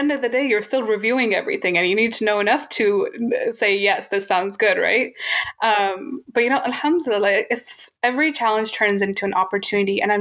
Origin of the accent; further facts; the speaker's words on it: United States; now in Canada; When I, and also I'm from America, and I didn't know what the nonprofit scene was like in Canada.